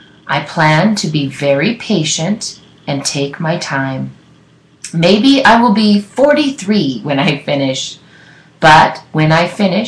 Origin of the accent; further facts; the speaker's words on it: Somalia; English is a second language; moved away as an adult; now in United States; I am 33 years old. I am from Somalia. I came to the United States 5 years ago because there was a civil war in my country.